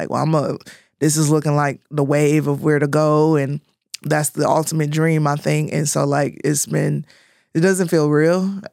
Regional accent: Michigan, United States; I'm from Michigan, and like, you know, we handled the pandemic a little different there

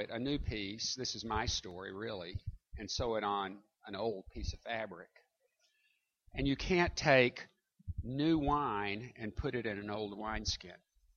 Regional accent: Little Rock, Arkansas, United States; I was a kid, I grew up in Little Rock, and my family we weren't what I would call wealthy people.

